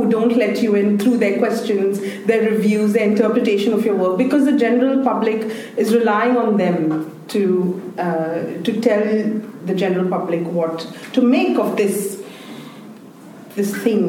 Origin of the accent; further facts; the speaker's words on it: Maharashtra, India; English is my first language, and I love it. But I also know that it comes because I have lost the other languages. I mean, of course, I was forced to study Hindi and Marathi and French in school and hated it, all three languages.